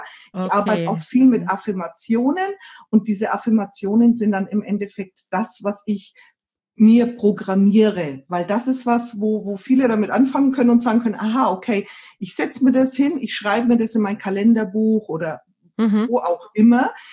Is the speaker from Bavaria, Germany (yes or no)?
yes; Bavaria, Germany; now in Neumarkt, Germany; Ich bin aus der Nähe von Nürnberg, ich wohne hier mit meiner Familie in Neumarkt